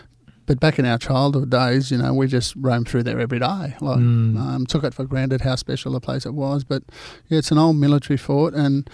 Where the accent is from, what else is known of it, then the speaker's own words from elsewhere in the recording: La Perouse, New South Wales, Australia; when I was a child growing up in La Perouse, that was our backyard